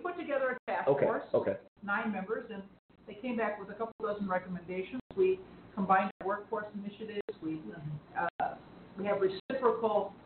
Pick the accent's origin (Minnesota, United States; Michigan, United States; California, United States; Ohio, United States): Minnesota, United States; Saint Paul; moved away as an adult; now in Chicago, United States; You know, I grew up in St. Paul, Minnesota. I came to Chicago to go to college.